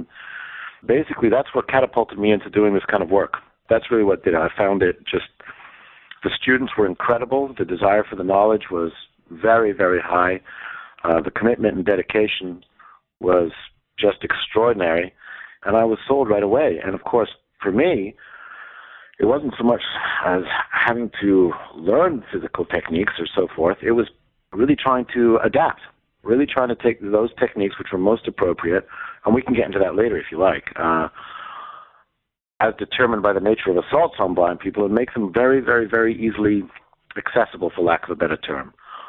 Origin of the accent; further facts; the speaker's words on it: Palo Alto, California, United States; also born or lived in London, United Kingdom; I lived in Palo Alto / Stanford from the age of 7 to 18 in California. So I was headhunted by my hometown